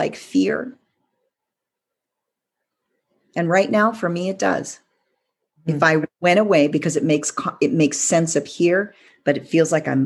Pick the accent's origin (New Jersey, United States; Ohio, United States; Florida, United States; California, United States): California, United States; I grew up in California. We live on a freaking fault line.